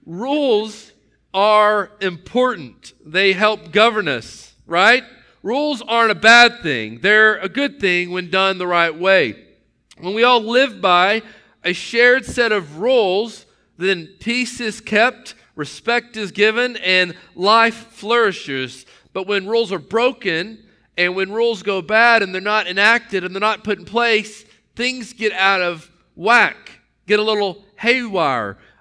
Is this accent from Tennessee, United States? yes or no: yes; Knoxville, Tennessee, United States; in my home growing up in Knoxville, Tennessee, I had a set of rules to live